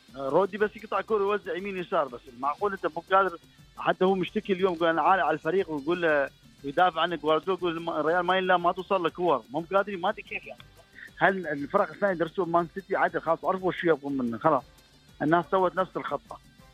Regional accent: Syria

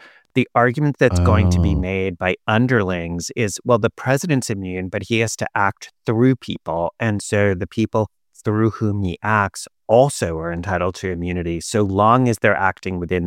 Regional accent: New York, United States; But yes, as a New Yorker, I was going to say same difference

